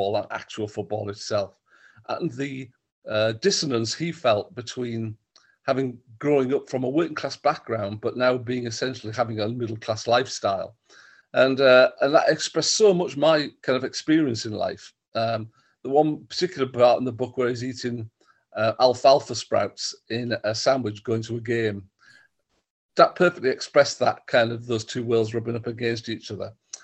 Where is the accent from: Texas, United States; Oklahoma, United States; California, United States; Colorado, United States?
California, United States; Stockton; I went into a jail in Stockton, where I grew up. I grew up in Stockton, not in the jail.